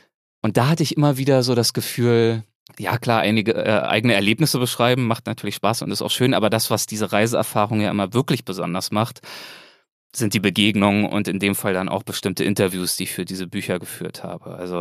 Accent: Berlin, Germany; eher behütet aufgewachsen bin in Berlin. Mutter Erzieherin, Vater Polizist

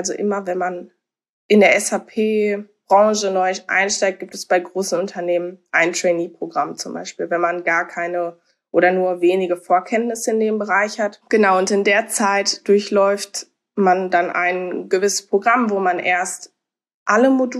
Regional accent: Soest, North Rhine-Westphalia, Germany; ich komme aus Soest

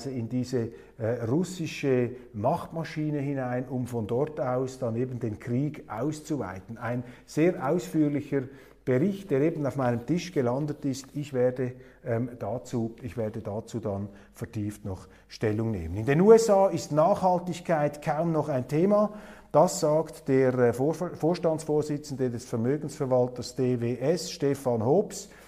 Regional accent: Switzerland; Als Schweizer

